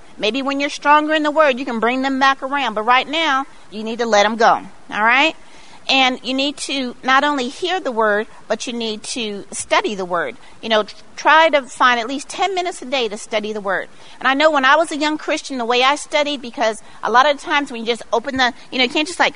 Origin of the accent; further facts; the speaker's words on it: Long Beach, California, United States; Now, I grew up in Long Beach, and it was a rough neighborhood. I went to Long Beach Poly